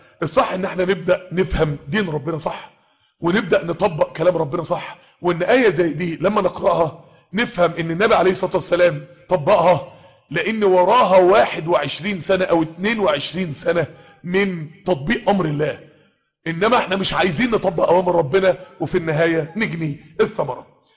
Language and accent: Arabic; United States; صح انا امريكي بس انا راجل مسلم